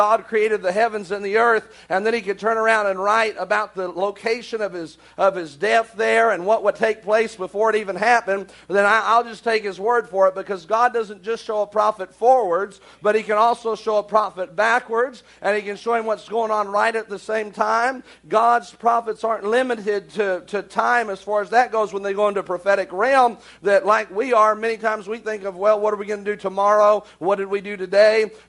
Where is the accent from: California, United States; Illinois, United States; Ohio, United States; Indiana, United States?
Indiana, United States; He's from South Dakota and I'm from Southern Indiana.